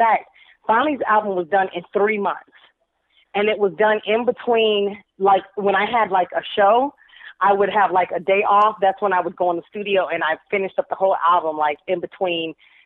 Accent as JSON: {"language": "English", "region": "Arizona", "country": "United States", "said": "It's like I was this kid from Arizona, 21 years old, had never traveled the world like to that degree."}